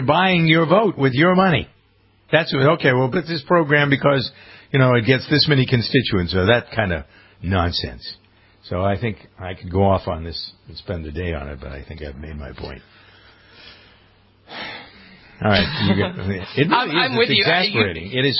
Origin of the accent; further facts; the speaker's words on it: Massachusetts, United States; when I grew up in Massachusetts, there were 600 dairy farms in Massachusetts.